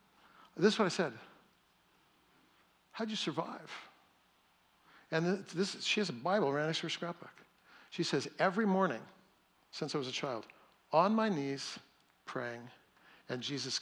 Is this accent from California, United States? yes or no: yes; Fresno, California, United States; now in Germany; I grew up in Fresno, which is very kind of, if you're a Baptist in Fresno, then you don't drink any alcohol ever, right?